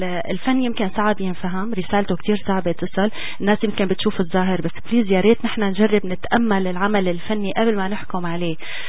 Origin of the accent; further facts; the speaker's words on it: Syria; moved away; فانا اللي فخر انه انا سورية، واللي فخر اني لسه بحس بالوجع بالرغم من اني بالغربة من سنين، يعني لا بأس فيها، صار لي زمان طالع برا سوريا